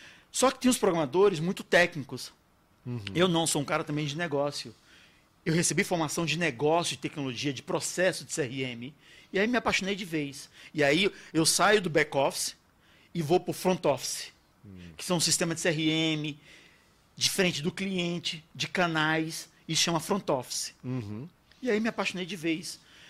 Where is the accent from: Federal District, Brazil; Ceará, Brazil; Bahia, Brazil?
Federal District, Brazil; Brasília; moved away as an adult; also born or lived in United States; now in São Paulo, Brazil; saí de Brasília, fui para os Estados Unidos, Berkeley estudar, morei nos Estados Unidos, depois voltei para São Paulo.